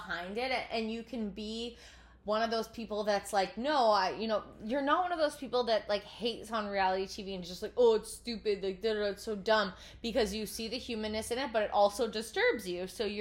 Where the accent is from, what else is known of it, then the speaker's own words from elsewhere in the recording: Sudbury, Ontario, Canada; I grew up in Canada and in the eastern side, but I went to, like, a high school that was called the preppy school of Sudbury